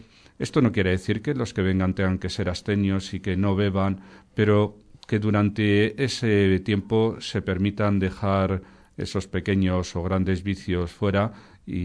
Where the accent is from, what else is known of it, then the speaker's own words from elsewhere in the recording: Ávila, Castile and León, Spain; born there; Y yo, como nací en Ávila, pues se tira un poco hacia mi tierra, me he quedado a mitad de camino.